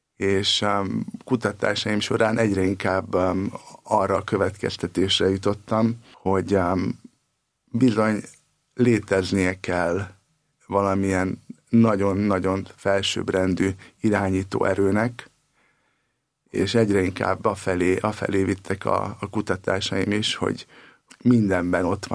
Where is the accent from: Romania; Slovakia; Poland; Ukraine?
Romania; Transylvania; Kommunista környezetben nőttem fel, Erdélyben, Romániában.